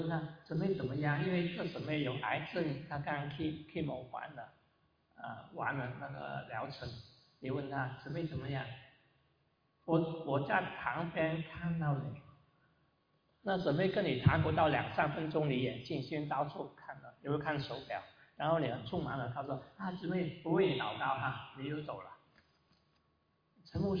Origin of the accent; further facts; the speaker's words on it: Guangdong, China; first language Cantonese; Chinese is a second language; now in New York, United States; 我是广东人，但是那时候国语，但是我会广东话是我母语。